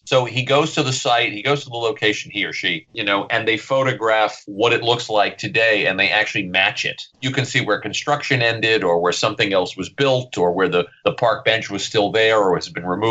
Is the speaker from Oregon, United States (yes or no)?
no; Mineola, New York, United States; So and the town I grew up in Long Island was called Mineola. Well, it still is.